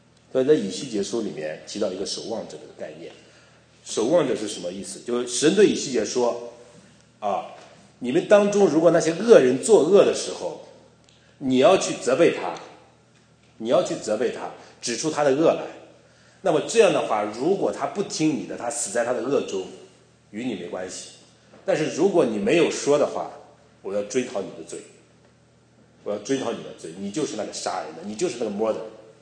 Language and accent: Chinese; China; 有我们中国人就是说，中国人就事不关己高高挂起，所以我也是在这种思想里面出来的，